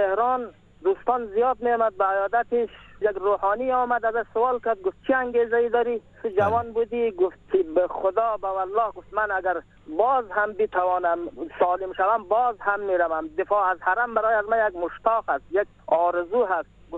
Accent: Waras, Bamyan, Afghanistan; ما از بامیان هستیم، از ولسوالی ورس هستیم.

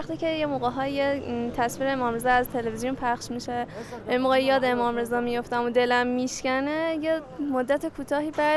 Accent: Tehran, Tehran Province, Iran; من از تهران اومدم.

